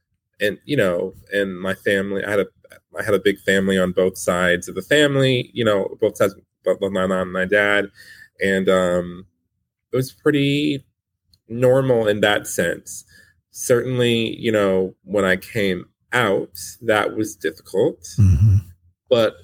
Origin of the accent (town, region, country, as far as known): Detroit, Michigan, United States; born or raised there